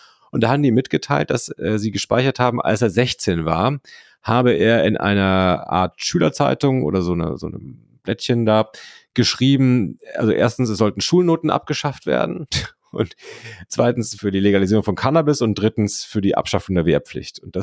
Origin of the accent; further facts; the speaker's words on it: Bavaria, Germany; Also ich bin in Bayern aufgewachsen, mir ist es auch geläufig.